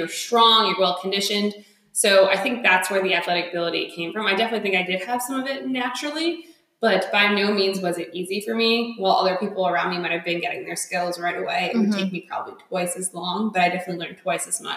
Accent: Byram, New Jersey, United States; I actually originally grew up in Byram, New Jersey, which if I ever say that name, nobody knows where that is.

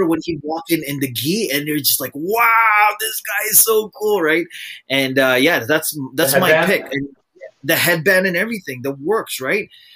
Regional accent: Canada; Canadian, so GSP Canadian, I'm Canadian, Robbie's Canadian.

